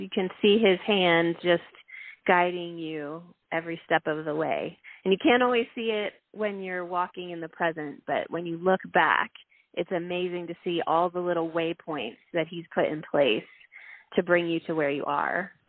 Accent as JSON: {"language": "English", "region": "Pennsylvania", "country": "United States", "tie": "born or raised there", "moved": "as an adult", "lives_now": "Colorado, United States", "said": "I grew up in Pennsylvania and taught in a private Christian school there for 5 years until I met my husband. We married and moved to Colorado."}